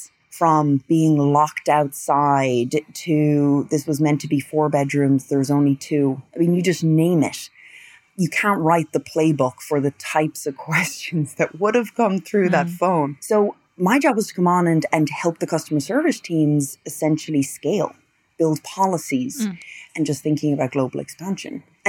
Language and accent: English; Ireland; Maybe it's me being an Irish Catholic woman.